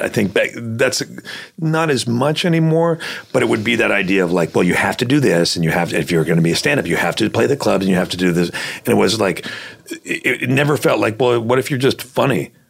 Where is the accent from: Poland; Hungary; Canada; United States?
Canada; Toronto, Ontario; I grew up in Toronto.